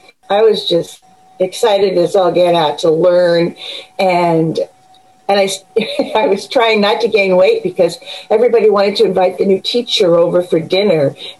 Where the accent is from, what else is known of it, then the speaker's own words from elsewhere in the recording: Portland, United States; And growing up in Portland, the worst thing we had to worry about was sugar ants.